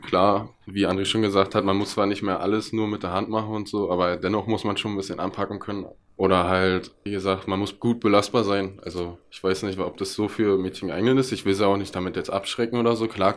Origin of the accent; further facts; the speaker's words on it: Brandenburg, Germany; Ich komme aus dem Land Brandenburg.